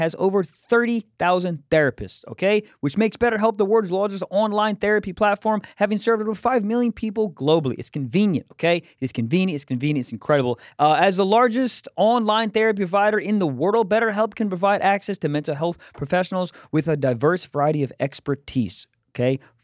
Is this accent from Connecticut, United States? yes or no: yes; Sanford, Connecticut, United States; also born or lived in Jacksonville; my hometown, Sanford, Connecticut.